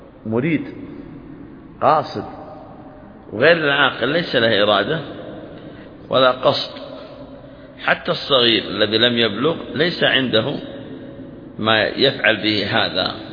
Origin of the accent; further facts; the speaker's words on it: Saudi Arabia; كما هو جاري العمل عليه عندنا في المملكة العربية السعودية